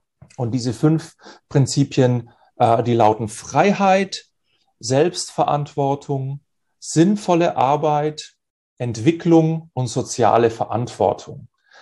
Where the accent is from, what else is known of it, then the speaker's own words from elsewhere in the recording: Ansbach, Bavaria, Germany; now in Nuremberg, Germany; Ja, gebürtig aus Ansbach im schönen Frankenland, ne, wie du schon gesagt hast, wohne in Nürnberg. Ich bin jetzt von Haus aus Psychologe mit Nebenfach Informatik